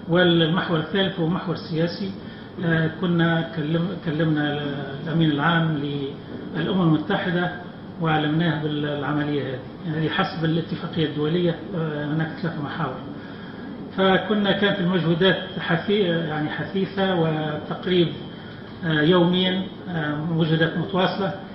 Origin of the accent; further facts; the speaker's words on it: Tunisia; احنا كسلطات تونسيه